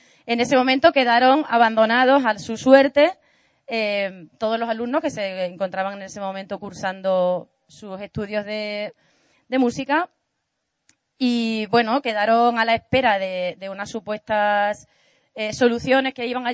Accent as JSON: {"language": "Spanish", "region": "Extremadura", "country": "Spain", "said": "hubo un hecho histórico en mi tierra, que no somos un pueblo de mansos, que nos han contado toda la vida que los extremeños parece que vivimos en una siesta permanente"}